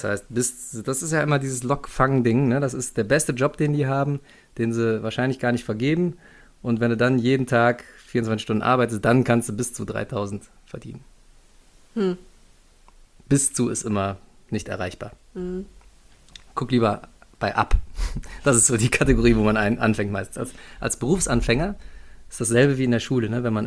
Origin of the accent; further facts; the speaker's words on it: Porz, North Rhine-Westphalia, Germany; das war in Porz damals noch, ich bin in Porz groß geworden